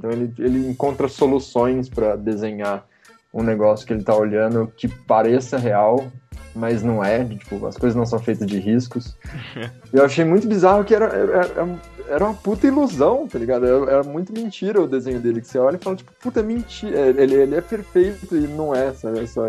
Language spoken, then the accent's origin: Portuguese; São José dos Campos, São Paulo, Brazil; now in São Paulo, Brazil; Mas eu sou de São José dos Campos, eu vim para São Paulo para fazer faculdade